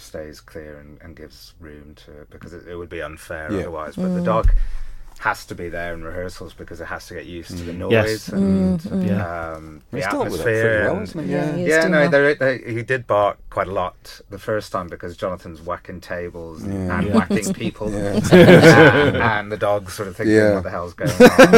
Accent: Cayman Islands; I grew up in the Cayman Islands

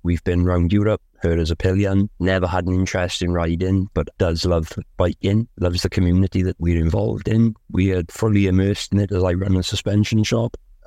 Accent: Abervale, Wales, United Kingdom; I'm 38 from Abervale in South Wales.

